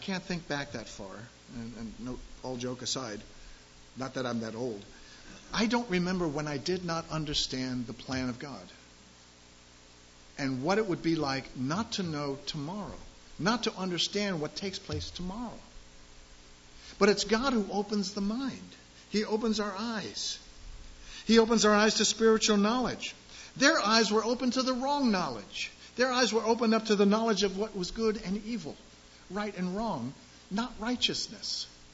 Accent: Florida, United States; One of the examples that was brought up in growing up in the South in Florida

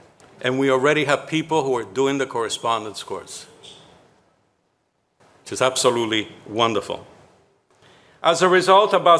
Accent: Italy; now in Canada; When I was growing up in Italy, I was taught the false commandments. I had to go to Canada

